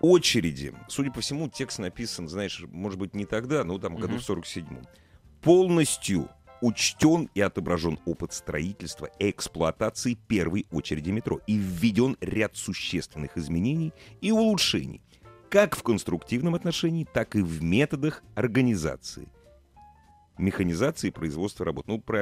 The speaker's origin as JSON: {"language": "Russian", "region": "Moscow", "country": "Russia", "said": "И мы тоже, москвичи, вместе с ними встаем"}